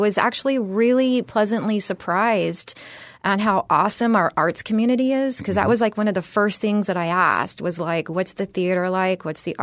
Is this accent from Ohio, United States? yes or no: no; San Antonio, Texas, United States; also born or lived in Austin / San Francisco Bay Area / New York City / New Jersey; I grew up in San Antonio, Texas.